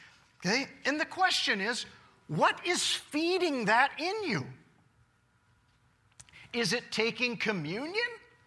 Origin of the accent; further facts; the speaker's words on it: Canada; because I'm a Canadian pastor.